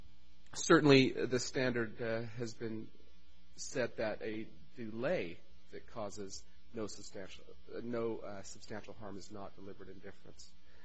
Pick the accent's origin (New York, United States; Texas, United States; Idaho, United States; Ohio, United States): Idaho, United States; Boise; I'm from Boise, Idaho